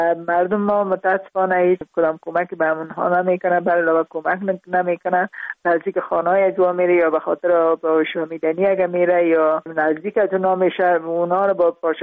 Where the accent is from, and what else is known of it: Parwan, Afghanistan; also born or lived in Kabul